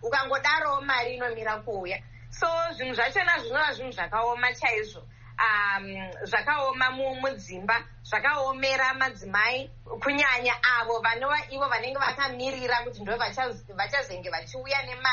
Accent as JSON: {"language": "English", "country": "Zimbabwe", "tie": "born or raised there", "said": "much colder than when we were growing up in Zimbabwe."}